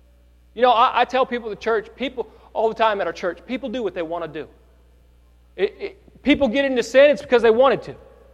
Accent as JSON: {"language": "English", "region": "California", "country": "United States", "said": "I'm from California, right? I moved to Oregon. My whole family moves to Oregon and is involved in my church."}